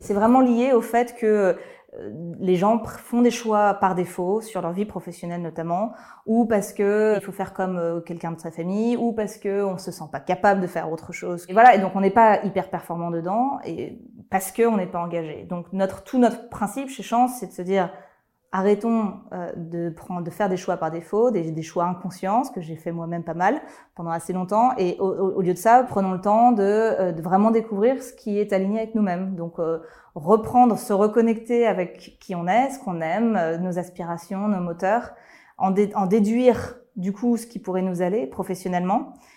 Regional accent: Lyon, Auvergne-Rhône-Alpes, France; j'ai 33 ans, je suis lyonnaise d'origine.

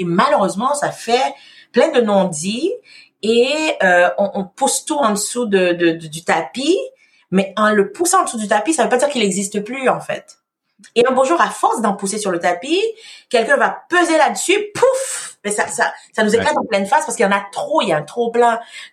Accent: Quebec, Canada; also born or lived in Haiti; moi, comme je te dis, je suis haïtienne et québécoise.

